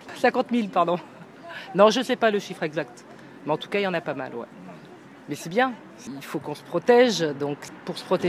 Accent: France; moi, je serai acceptée partout, parce que je suis française.

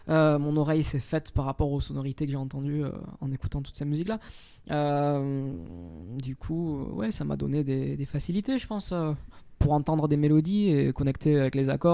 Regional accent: Perpignan, Occitanie, France; Hein, je suis né à Perpignan, j'ai grandi là-bas, j'ai fait mon enfance, ouais.

